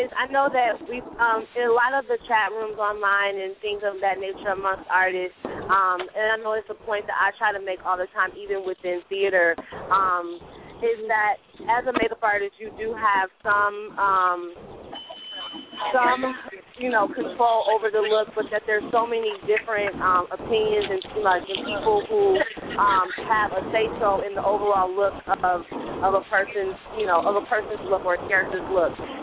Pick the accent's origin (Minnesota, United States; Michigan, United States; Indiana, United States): Michigan, United States; Detroit; Also, I'm from Detroit, so I'm really happy that a movie was filmed there